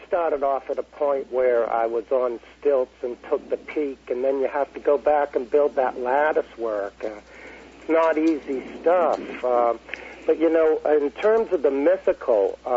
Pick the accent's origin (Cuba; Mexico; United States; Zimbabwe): United States; Groton, Massachusetts; I'm from the East Coast, Groton, Massachusetts.